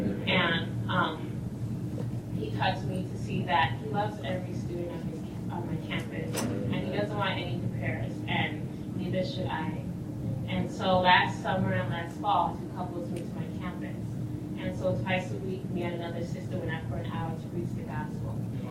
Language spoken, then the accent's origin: English; Bloomington, Illinois, United States; I'm from Bloomington. I just graduated from Illinois State University.